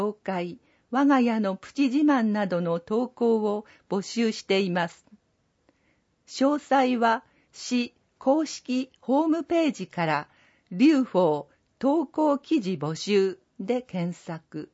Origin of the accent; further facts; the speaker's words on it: Nagasaki, Japan; ちなみに私は九州の長崎で育ちましたので少し違っていました。